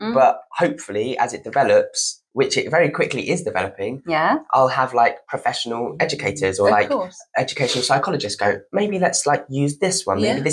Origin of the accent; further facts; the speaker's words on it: St Leonards, South East England, United Kingdom; then I came back and I wanted to release it, like release the book in St. Leonard's because of like it's my hometown